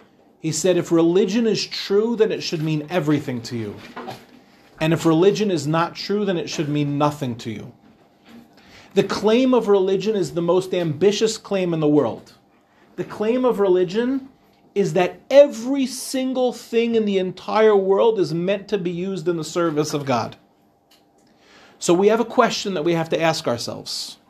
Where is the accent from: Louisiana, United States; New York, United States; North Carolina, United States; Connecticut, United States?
New York, United States; Far Rockaway; But when I was growing up in Far Rockaway was poor. Far Rockaway was next to Lawrence.